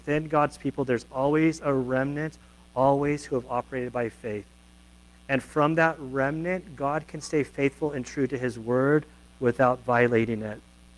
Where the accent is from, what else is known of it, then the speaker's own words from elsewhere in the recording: South Lake Tahoe, California, United States; So I grew up in South Lake Tahoe. I love South Lake Tahoe.